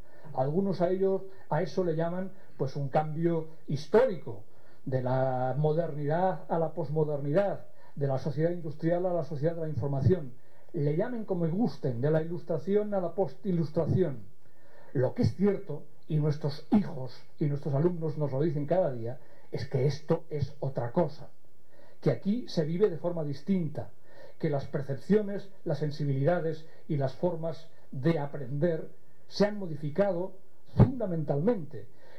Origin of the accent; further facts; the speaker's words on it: Catalonia, Spain; ya que vengo de Cataluña